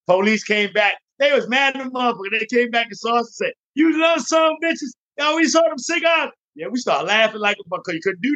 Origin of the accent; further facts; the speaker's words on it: Jamaica; now in United States; I'm from Jamaica.